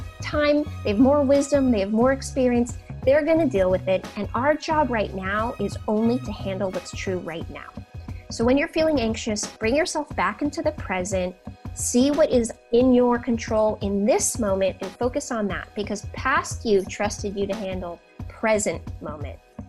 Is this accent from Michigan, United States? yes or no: no; California, United States; but I grew up in Silicon Valley.